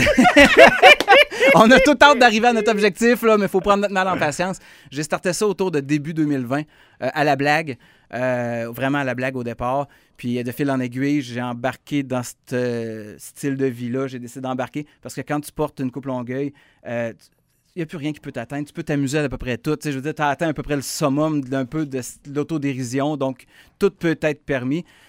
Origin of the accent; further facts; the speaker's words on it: Saint-Prosper-en-Beauce, Quebec, Canada; est un band de mon village natal de Saint-Prosper-en-Beauce